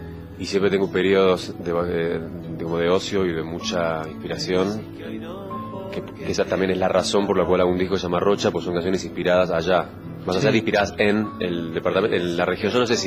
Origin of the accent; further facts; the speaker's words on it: Argentina; Me preguntan mucho si soy uruguayo. Pero me canso de declarar que simplemente soy un argentino que se va de vacaciones al Uruguay.